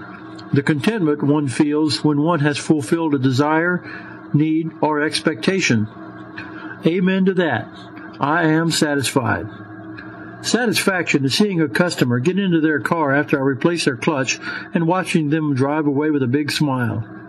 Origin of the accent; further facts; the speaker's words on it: Louisiana, United States; Ever since I was a boy growing up in Louisiana, I have been around machines.